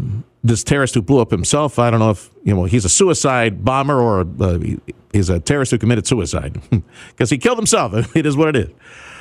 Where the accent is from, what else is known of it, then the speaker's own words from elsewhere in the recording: Houston, Texas, United States; growing up in Houston, my dad would take me out to Harris County, the county line, get some Black Cat.